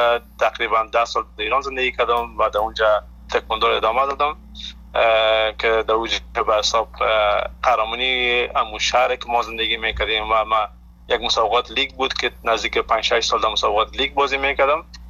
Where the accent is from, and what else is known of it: Afghanistan